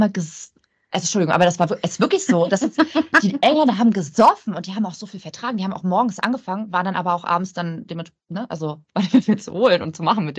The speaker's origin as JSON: {"language": "German", "town": "Stralsund", "region": "Mecklenburg-Vorpommern", "country": "Germany", "tie": "born or raised there", "said": "den ich aus meiner Heimatstadt Stralsund"}